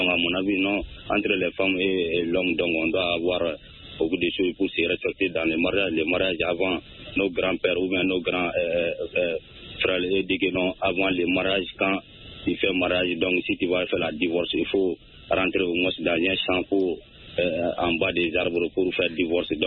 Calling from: Sénikéni, Koulikoro, Mali; Je vous appelle depuis dans mon village natal à Sénikéni.

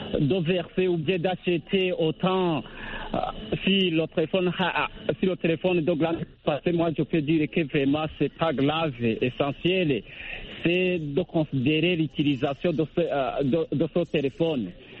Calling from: Burundi; Mais si je vois ici chez nous au Burundi, vraiment, c'est autre chose.

